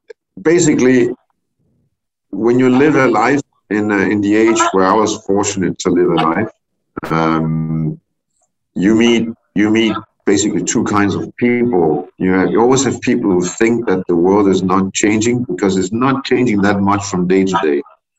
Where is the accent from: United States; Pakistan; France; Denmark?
Denmark; I grew up in Europe. I grew up in Denmark, a free country. No war, no conflicts.